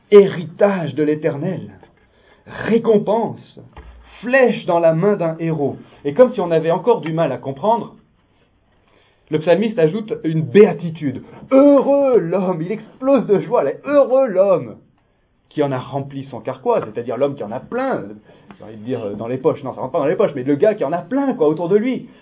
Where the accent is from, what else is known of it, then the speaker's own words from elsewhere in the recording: Lyon, Auvergne-Rhône-Alpes, France; born there; parce que je suis lyonnais de naissance